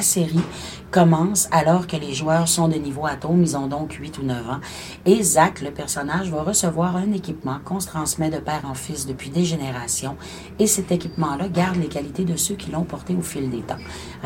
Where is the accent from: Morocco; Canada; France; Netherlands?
Canada; Quebec; c'est une expression consacrée chez nous au Québec